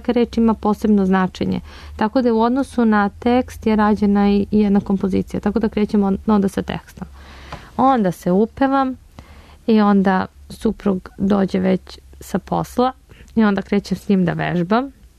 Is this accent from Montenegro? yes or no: no; Serbia; Pošto dolazim iz Srbije